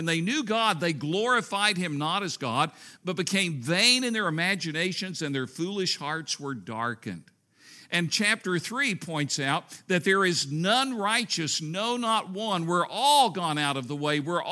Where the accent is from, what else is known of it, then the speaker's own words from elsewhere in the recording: Tennessee, United States; You know, I was not raised in a Christian home. I grew up in East Tennessee in a farm family.